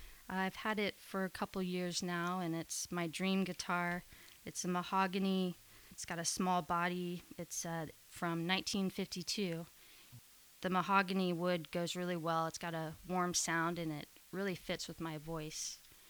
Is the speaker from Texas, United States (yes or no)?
yes; Texas, United States; also born or lived in North Carolina; I grew up in Texas and picked up on, I think that really influenced my country sound. Even though I was in North Carolina for a brief period